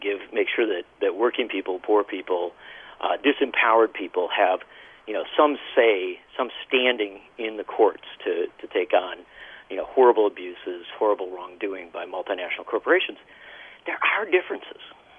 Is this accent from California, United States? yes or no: no; Wisconsin, United States; The fact of the matter is that I come from Wisconsin, and in Wisconsin, we have seen the distinction.